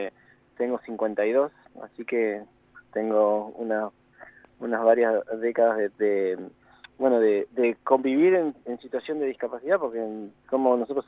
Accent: Entre Ríos, Argentina; moved away as an adult; Me apoyó para mi cambio de vida a los 20 años, cuando más o menos me vine de Entre Ríos a Buenos Aires.

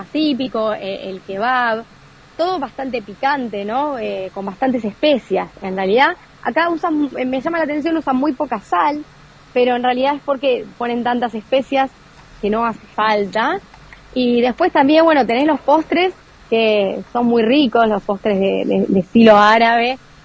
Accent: Argentina; Y bueno, yo como única argentina, lo siento como un privilegio, ¿no? Estar acá y ser la única argentina.

